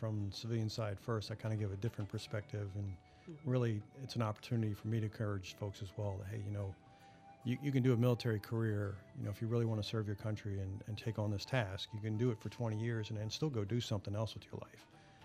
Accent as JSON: {"language": "English", "town": "Baltimore", "region": "Maryland", "country": "United States", "tie": "born or raised there", "said": "I grew up actually in Baltimore, Maryland"}